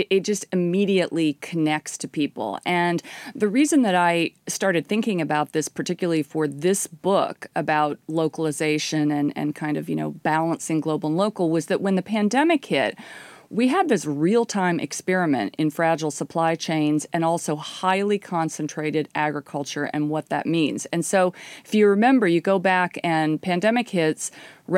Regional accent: Indiana, United States; that's a crop I know well because I grew up in Indiana. My first job was actually dedasseling corn.

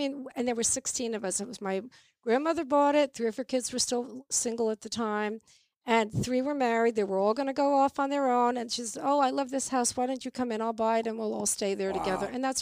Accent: Pelham, New York, United States; I grew up in Pelham, New York. And we had a music closet in my house. My house, I grew up in a house with 16 people.

